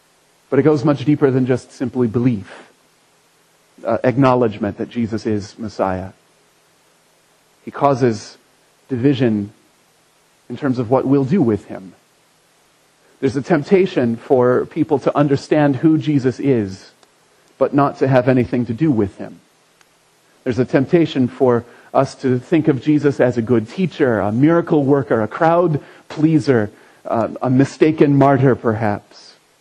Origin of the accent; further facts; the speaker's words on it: Anderson, Indiana, United States; It kind of reminds me of when I grew up in Anderson, Indiana.